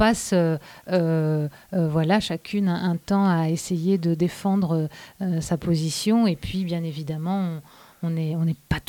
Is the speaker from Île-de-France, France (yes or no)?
yes; Paris, Île-de-France, France; accent: Parisian; Ni allemande, ni américaine, ni... Ah oui, ça déçoit. Mon accent parisien déçoit énormément.